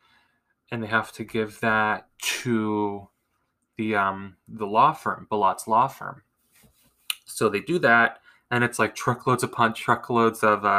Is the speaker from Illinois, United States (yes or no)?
no; Erie, Pennsylvania, United States; And where I'm from Erie, Pennsylvania.